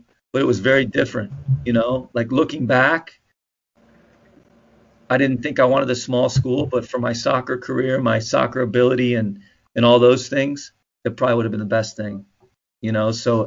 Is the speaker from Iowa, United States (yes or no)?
yes; Iowa City, Iowa, United States; But I'm from Iowa City, Big Ten camp, you know, Big Ten campus, kind of college town, and we don't have that.